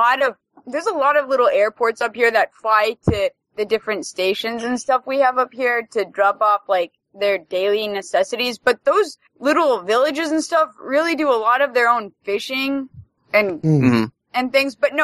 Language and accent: English; Alaska, United States; I was born in Alaska, and I've almost always lived here, but I've been around and lived in the lower 48 for a little bit.